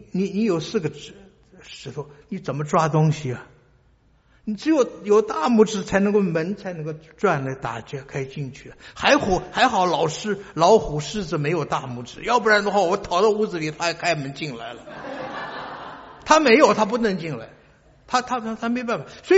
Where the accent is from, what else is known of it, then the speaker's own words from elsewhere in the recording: Taipei, Taiwan; 我来自台北，我知道台北有多大，